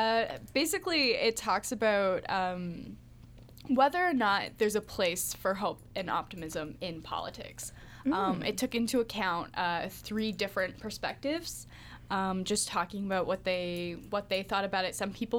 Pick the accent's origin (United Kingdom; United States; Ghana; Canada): Canada; Ontario; I'm from Ontario.